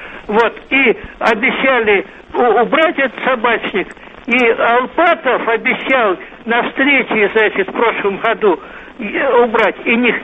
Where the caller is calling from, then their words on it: Solntsevo, Moscow, Russia; это я из Солнцева звоню